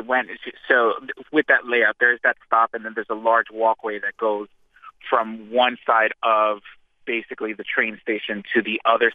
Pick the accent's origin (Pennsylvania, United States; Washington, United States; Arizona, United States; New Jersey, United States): New Jersey, United States; West New York; I kind of made sure I got on the nearest light rail back to my hometown in West New York.